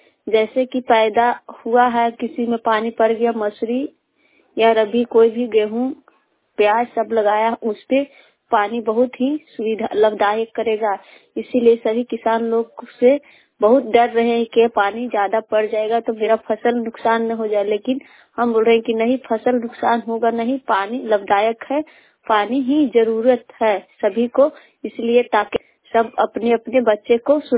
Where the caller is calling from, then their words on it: Bihar, India; ईश्वर प्रखंड जिला नवादा छतिया पंचायत से बोल रही हूँ।